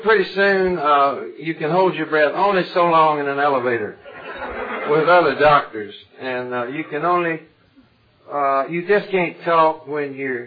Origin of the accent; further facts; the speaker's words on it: Kentucky, United States; I was from Kentucky, born and raised there, and I had to go home in a way to get straightened out.